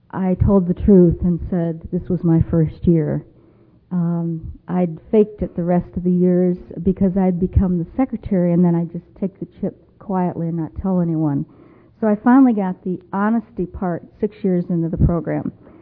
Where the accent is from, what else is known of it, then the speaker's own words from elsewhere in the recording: Colorado, United States; I'm an alcoholic. Hi. It's nice to be here. I'm from Colorado.